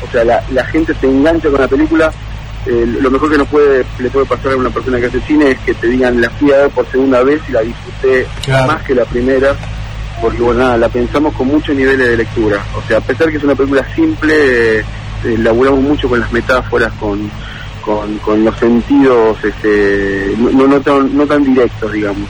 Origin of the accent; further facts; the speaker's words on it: Buenos Aires, Argentina; Yo soy de Buenos Aires